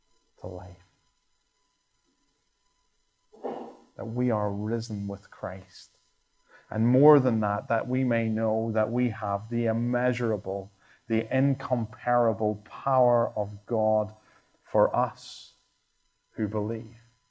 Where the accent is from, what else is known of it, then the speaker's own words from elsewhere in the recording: Ireland; And I am nice. I'm Irish. It's nice. It's in the genes.